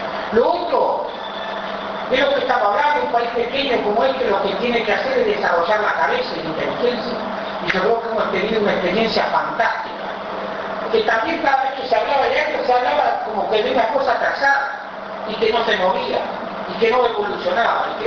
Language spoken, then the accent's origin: Spanish; Uruguay; hemos tenido miedo o vergüenza casi de presentarnos como uruguayos, como carne uruguaya.